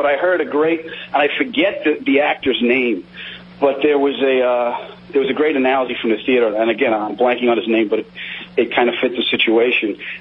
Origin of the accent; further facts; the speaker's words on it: New York, United States; It's part of it is growing up in New York. It's part of it is growing up on the East Coast.